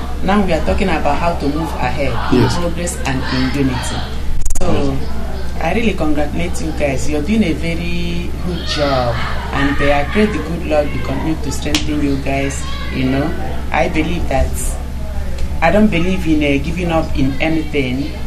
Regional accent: Enugu State, Nigeria; I'm from Enugu State.

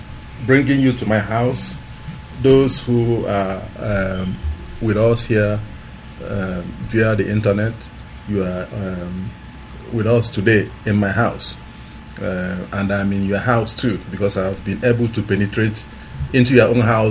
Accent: Nnewi, Anambra, Nigeria; And I am a Biafran, not just because I am from Newi

